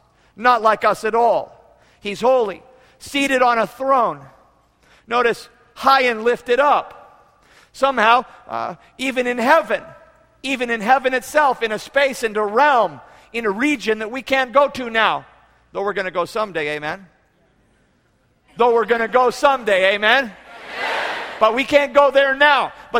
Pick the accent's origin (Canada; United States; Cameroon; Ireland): Canada; Well, being Canadian, this is very riveted into my mind.